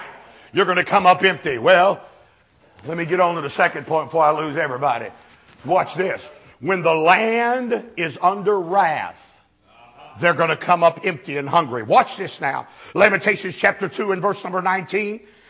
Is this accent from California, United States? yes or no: no; Mississippi, United States; I'm from Mississippi, man. I tell you, we all married cousins in Mississippi.